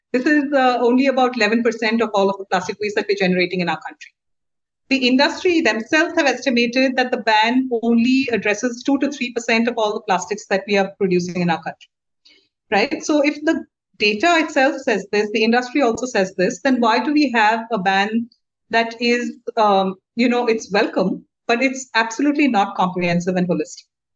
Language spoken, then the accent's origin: English; Odisha, India; now in Calcutta, India; I'm from Orissa, I'm currently living in Calcutta